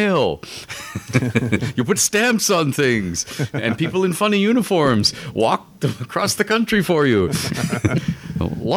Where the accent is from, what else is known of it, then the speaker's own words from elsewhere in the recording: Canada; I come from Canada, the land of free healthcare